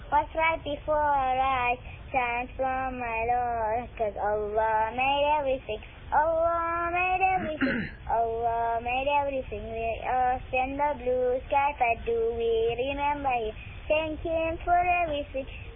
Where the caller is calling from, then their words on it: Marlboro, United States; Huh? Marlboro.